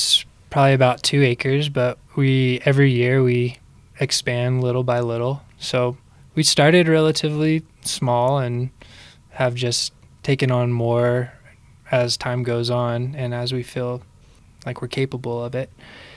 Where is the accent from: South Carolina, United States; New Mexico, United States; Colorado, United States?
Colorado, United States; Colorado Springs; Well, we grew up in Colorado Springs, like I said before, and then my folks ended up moving away out to North Carolina